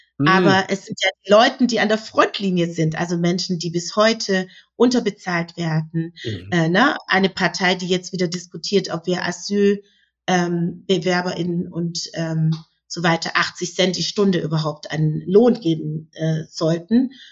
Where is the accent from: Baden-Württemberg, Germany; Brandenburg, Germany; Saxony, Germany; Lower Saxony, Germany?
Baden-Württemberg, Germany; Ich komme aus dem Schwäbischen